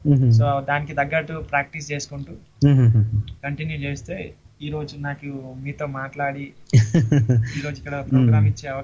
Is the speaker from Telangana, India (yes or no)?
yes; Kazipet, Telangana, India; నాది ఫ్రమ్ వరంగల్ అండి, కాజీపేట్. నేను వరంగల్ నుంచి వచ్చాను స్టూడియోకి.